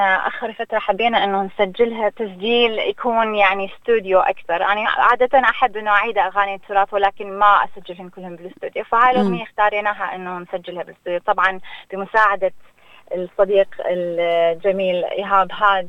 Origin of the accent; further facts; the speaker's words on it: Sweden; now in Australia; مولودة بالسويد ونشأت هناك، لكن طبعا حاليا موجودة بأستراليا من قبل 8 سنين.